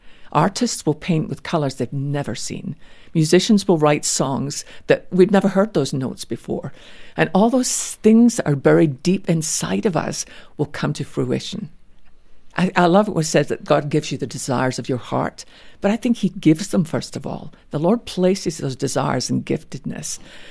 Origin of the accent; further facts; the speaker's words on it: Scotland, United Kingdom; And I tell him this story of when I was growing up in Scotland in our little church, I loved our Tuesday night prayer meeting.